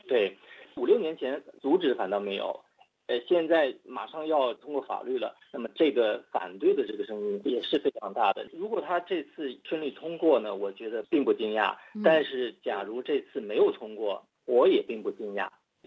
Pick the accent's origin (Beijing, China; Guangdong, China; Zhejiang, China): Beijing, China; 我是北京人，有一种范儿。